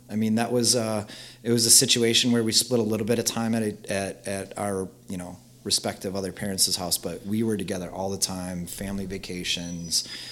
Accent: East Troy, Wisconsin, United States; also born or lived in Milwaukee; I am born and bred in Wisconsin. I was originally born in the Milwaukee area. That's where a lot of my extended family is from. And when I was about 5, 6, my parents moved us out to Walworth County. Specifically East Troy.

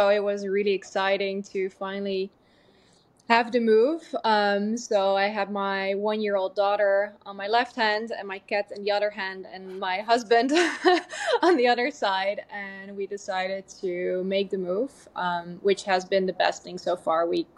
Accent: Amsterdam, North Holland, Netherlands; born there; English is a second language; I was born in Amsterdam, as you can probably hear about my accent.

